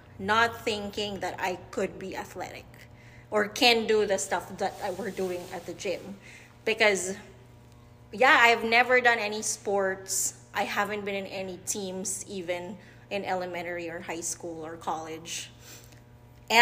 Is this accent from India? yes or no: no; Philippines; now in United States; Philippines.